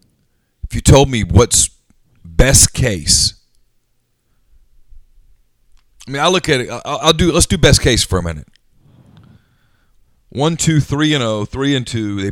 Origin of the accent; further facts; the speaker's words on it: Ruston, Louisiana, United States; I grew up in Ruston. I spent 16 years of my life in Ruston.